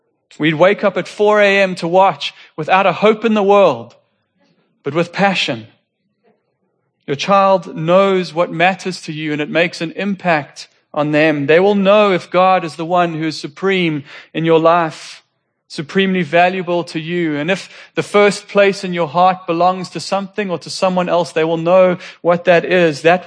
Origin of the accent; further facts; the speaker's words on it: Johannesburg, Gauteng, South Africa; We grew up in Joburg.